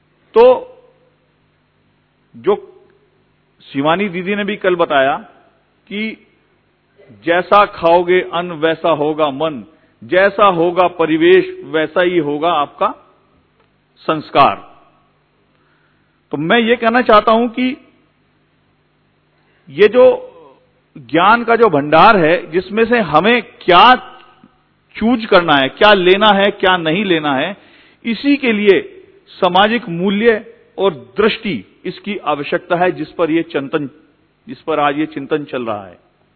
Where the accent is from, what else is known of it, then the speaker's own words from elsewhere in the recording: Uttarakhand, India; मैं देवभूमि उत्तराखंड से आया हूं, जहां बाबा केदार और बद्री विशाल स्वयं भू रूप से विराजित हैं, जो गंगा और यमुना का उद्गम स्थल है।